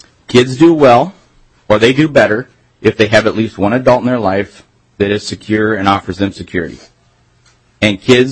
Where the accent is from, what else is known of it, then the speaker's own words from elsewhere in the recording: Nebraska, United States; now in Minnesota, United States; I was able to actually come to Minnesota, which is how you have me. I'm a transplant from Nebraska. I came up through St. Thomas in the seminary.